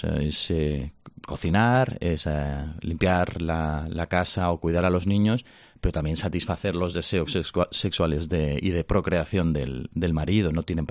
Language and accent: Spanish; Barcelona, Catalonia, Spain; oye, mira, yo soy de Barcelona